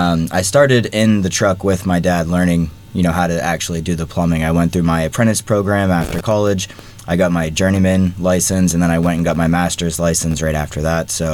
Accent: Franklin, Massachusetts, United States; Yeah, so I grew up in Franklin. My family grew up here, and it's been a long road to get to this point. I went to Franklin High School, then I went to Westfield State University

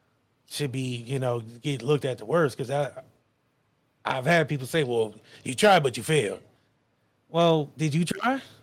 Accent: Akron, Ohio, United States; You know, I grew up in Akron, Ohio.

